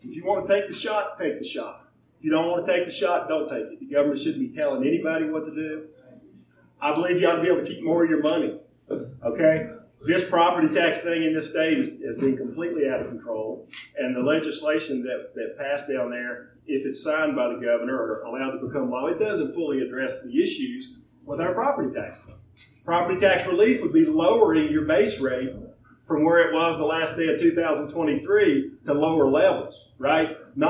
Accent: Virginia, United States; born there; I was born in Virginia, the same place George Washington was born. I worked a long time in North Carolina at a purple legislature.

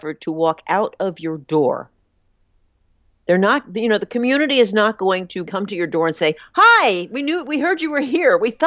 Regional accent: New Jersey, United States; But see, I'm from New Jersey and I'm half Italian, so you wouldn't say that.

